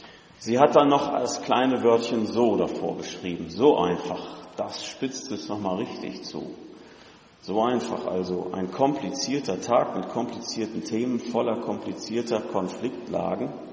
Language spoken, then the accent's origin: German; North Rhine-Westphalia, Germany; Ich weiß nicht, ob als Sauerländer aus dem Siegerland kommend oder mittlerweile als Siegerländer ins Sauerland fahrend.